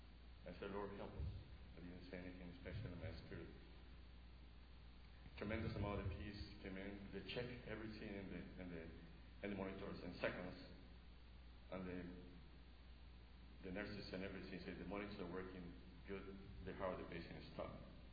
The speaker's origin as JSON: {"language": "English", "town": "Frederick", "region": "Maryland", "country": "United States", "said": "First of all, it's a real pleasure to be here again. I'm from Frederick, Maryland, as you know."}